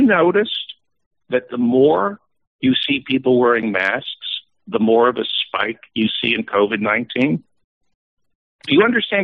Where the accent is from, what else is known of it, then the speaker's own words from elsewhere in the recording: Greenwich, Connecticut, United States; It was a small town, Greenwich, Connecticut. I had to share a floor with my maid.